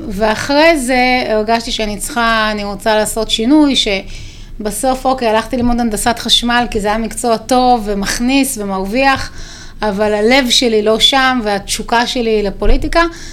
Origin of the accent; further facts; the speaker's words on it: Tel Aviv, Tel Aviv District, Israel; born there; נולדתי בתל אביב, בשכונת בבלי, באמת באזור שהוא מאוד משוייך עם השמאל